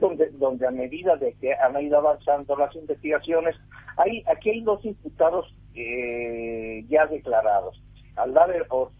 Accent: Mexico; como periodista mexicano que soy

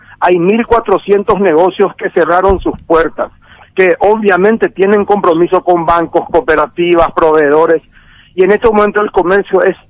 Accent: Paraguay; nosotros que somos tan paraguayos como ustedes

